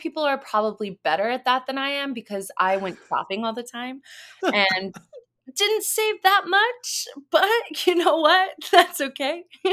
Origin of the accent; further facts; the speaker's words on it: El Paso, Texas, United States; So I was born in El Paso. There wasn't a lot of theater in the area growing up because it's just, you know, being a small border town, just not the focus.